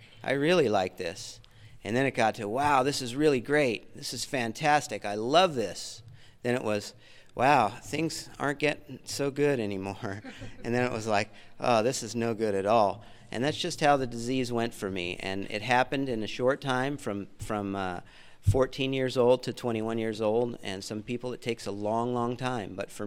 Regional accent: Indio, California, United States; I'll tell you, I grew up in Indio, so I'm from here, and I've been in most every recovery home out here.

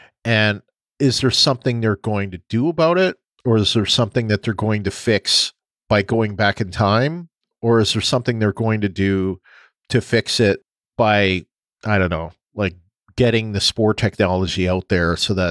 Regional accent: Canada; because you guys know I'm Canadian, but in Canada, it's a three-party system.

